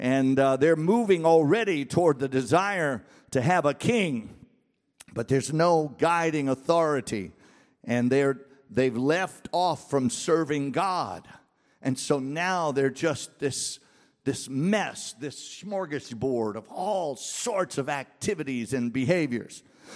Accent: Louisiana, United States; I grew up in South Louisiana, and in the days of the steel dashboards, and they were very, very Catholic

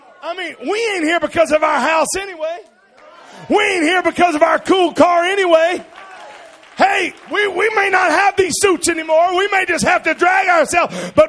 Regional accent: California, United States; I'm from California. Nuts and flakes and everything else.

